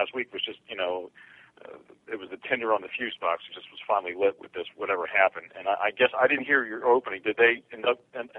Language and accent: English; Baltimore, Maryland, United States; All right, I grew up in Baltimore. It's my hometown.